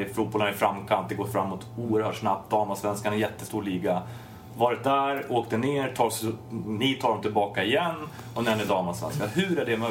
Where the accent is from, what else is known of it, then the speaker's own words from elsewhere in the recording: Stockholm, Stockholm County, Sweden; Jag kommer från Stockholm, det är inte så stort.